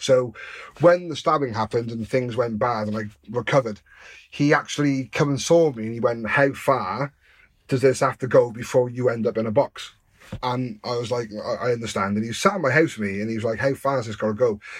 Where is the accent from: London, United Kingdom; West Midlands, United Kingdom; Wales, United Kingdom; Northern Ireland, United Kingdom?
Wales, United Kingdom; Newport; the main police officers around Dufferin, where I grew up in Newport, and they knew us down to a T.